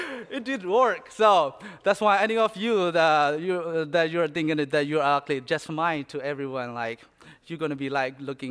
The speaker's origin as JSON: {"language": "English", "country": "Myanmar", "moved": "yes", "said": "So I'm from Myanmar. I've been here for like almost second year."}